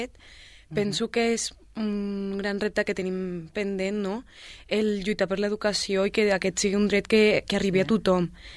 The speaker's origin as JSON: {"language": "Catalan", "town": "Sabadell", "region": "Catalonia", "country": "Spain", "said": "jo sóc d'un barri d'aquí de Sabadell, sóc de Can Puigcener"}